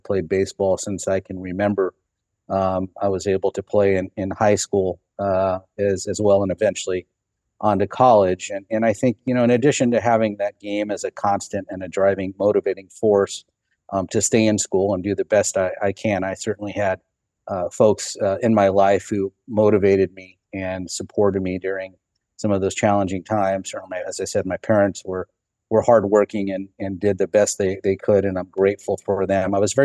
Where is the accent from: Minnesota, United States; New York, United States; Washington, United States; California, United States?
California, United States; Santa Monica; born there; I was born in Los Angeles, specifically in Santa Monica, a second-generation Mexican-American.